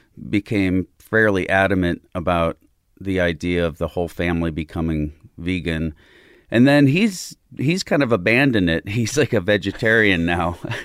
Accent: Illinois, United States; Southern Illinois, closer to St. Louis than Chicago, just across the Mississippi River from St. Louis.

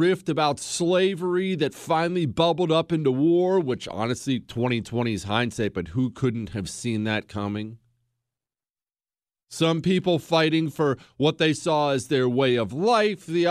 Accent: United States; because I'm an American

